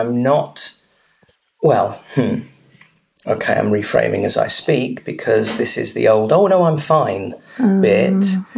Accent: London, United Kingdom; And I live and I'm from London in England.

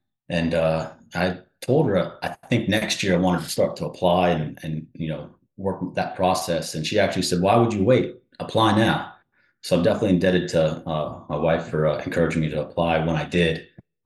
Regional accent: Maryland, United States; also born or lived in Florida; I grew up in Maryland, the Maryland area, and went to school down in Florida

